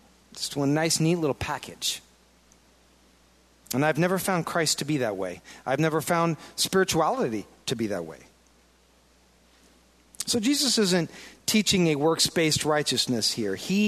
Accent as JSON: {"language": "English", "region": "Iowa", "country": "United States", "said": "And I don't, I'm from Iowa. You know, we're Midwest folks."}